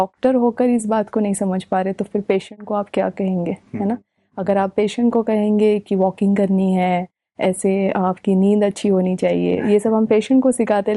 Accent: Mumbai, Maharashtra, India; now in Mount Abu, India; मुंबई में ही हमारा जन्म हुआ, पले बड़े, सारी स्कूलिंग और कॉलेज सब कुछ हुआ वहाँ पर।

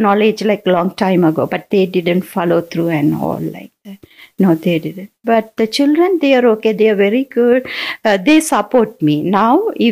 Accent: Canada; I'm from Canada, by the way.

